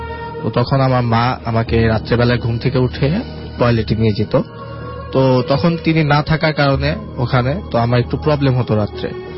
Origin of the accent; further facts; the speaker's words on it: Narayanganj, Dhaka Division, Bangladesh; আমি ফতুল্লাহ অবদারপুর নানগঞ্জ থেকে এসেছি।